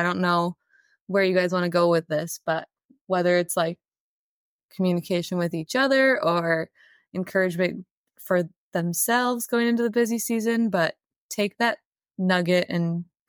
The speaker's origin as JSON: {"language": "English", "region": "Wisconsin", "country": "United States", "tie": "born or raised there", "said": "Like when I grew up in Wisconsin and in the hills, my dad never tilled the hills"}